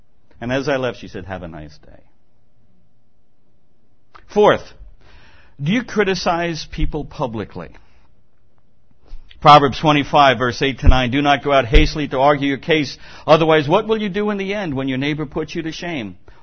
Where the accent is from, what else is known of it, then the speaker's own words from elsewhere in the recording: New York, United States; Well, we're from New York. I can do better than that.